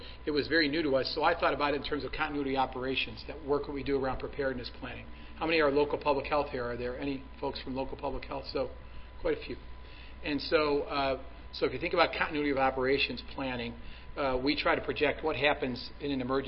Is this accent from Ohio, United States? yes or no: yes; Cleveland, Ohio, United States; So I grew up in Cleveland, which is where Cuyahoga County is, on the west side of Cleveland, in a very small house with six brothers and sisters and one bathroom.